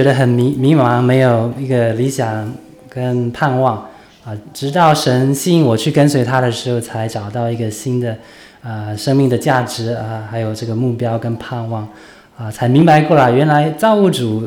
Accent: Changhua, Changhua County, Taiwan; born there; 我是出生在台湾一个叫彰化的一个小城市。家里面有四个人，就是爸爸妈妈还有我的哥哥还有我啦。那其实我们家好几代就已经在台湾落地生根啦。

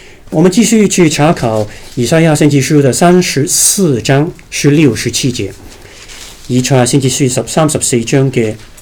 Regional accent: China; 这一点呢，我们作为中国人读圣经必须明白犹太人的传统的语法，不要误解。

